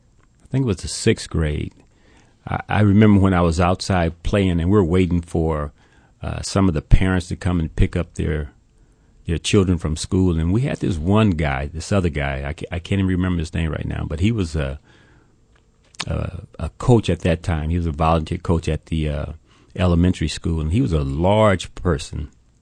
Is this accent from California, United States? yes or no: yes; Compton, California, United States; I grew up in Compton, California. And always have liked sports, played sports, come from a relatively large family, I guess.